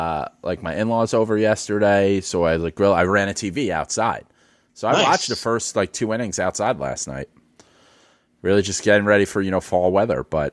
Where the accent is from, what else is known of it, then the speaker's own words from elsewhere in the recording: New York City, New York, United States; I'm a New Yorker. I lived in New York on 9/11.